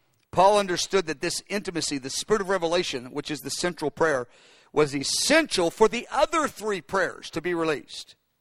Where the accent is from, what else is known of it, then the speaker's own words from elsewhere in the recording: United States; The problem with our culture, and I like being an American